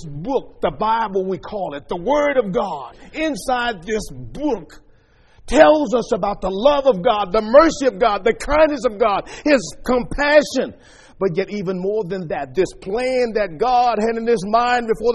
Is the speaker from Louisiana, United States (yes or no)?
yes; New Orleans, Louisiana, United States; I'm from New Orleans, Louisiana, swampland, flat land. I remember as a youngster growing up, I said, I can't wait. I'm infatuated with mountains.